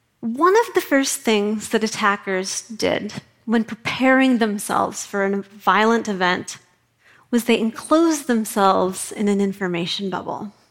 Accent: Idaho, United States; I grew up in Kootenai County, Idaho, and this is very important. This is not the part of Idaho with potatoes. We have no potatoes.

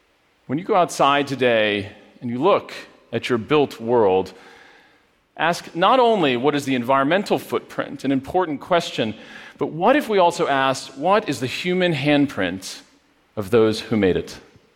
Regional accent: Poughkeepsie, New York, United States; And even in Poughkeepsie, my hometown, we thought about old industrial infrastructure.

